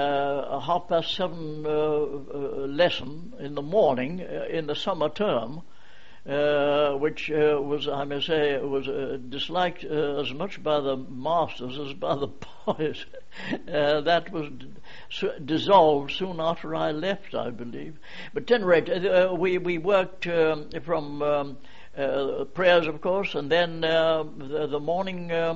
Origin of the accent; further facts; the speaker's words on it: Gosforth, North East England, United Kingdom; born there; I was born in the Grove in Gosforth, which is an old terrace house built somewhere around about 1854, and it has gardens running down to the cricket field. And I was born on the 26th of August, 1893